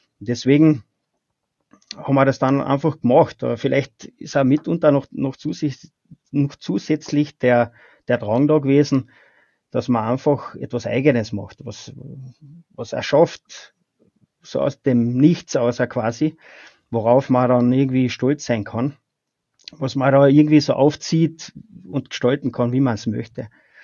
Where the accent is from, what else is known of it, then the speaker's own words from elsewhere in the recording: Spittal an der Drau, Carinthia, Austria; also so quasi vom Landei, ich komme aus Spital, das ist Land im Gegensatz zu Frankfurt am Main